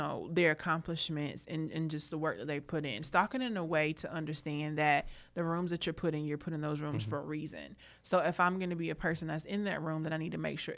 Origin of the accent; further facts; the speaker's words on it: Pageland, South Carolina, United States; I'm from a very small town in South Carolina. I'm from Pageland.